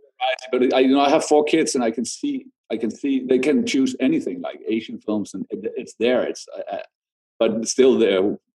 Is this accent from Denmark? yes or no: yes; Denmark; When we are from Denmark, we are very small. We're 5 million people.